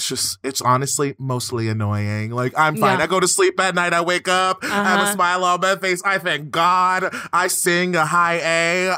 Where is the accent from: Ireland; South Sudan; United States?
United States; Baltimore, Maryland; It's not. I'm from Baltimore. That's the hood.